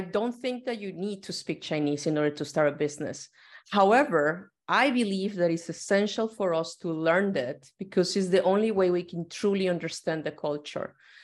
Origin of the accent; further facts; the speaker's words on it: Mexico; English is a second language; moved away as an adult; now in China; I am from Mexico and I've been in China since 2009.